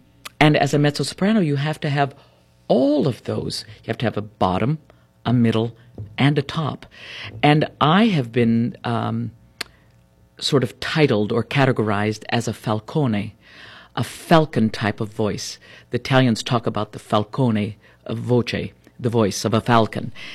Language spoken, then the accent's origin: English; United States; I was the very first mezzo-soprano to sing the role of Santuzza at La Scala as an American